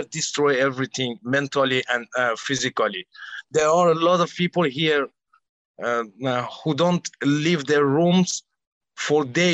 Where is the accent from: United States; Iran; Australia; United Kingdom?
Iran; I can only say that I grew up in Iran, which is ruled by a dictatorial government that kills people easily, and everyone knows that.